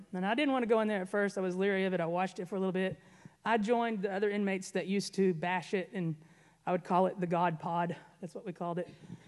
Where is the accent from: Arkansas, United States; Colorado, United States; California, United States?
Arkansas, United States; I was born in Arkansas, raised in Arkansas, came from a home that was dysfunctional.